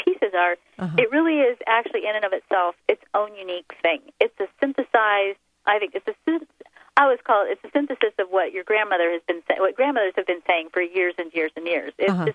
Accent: Texas, United States; now in Sedona, United States; Just I'll speak really fast because I'm a Texan. I'll cram it all in.

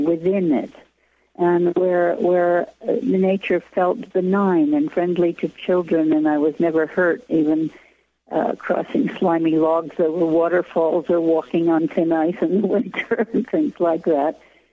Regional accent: New York, United States; I also had the privilege of growing up in the Hudson Valley of New York State, with a great deal of freedom to explore the forest and the river shores on my own

